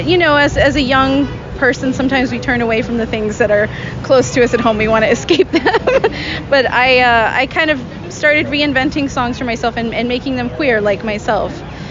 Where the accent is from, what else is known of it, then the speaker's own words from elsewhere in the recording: Corpus Christi, Texas, United States; I'm from Corpus Christi, Texas, yep.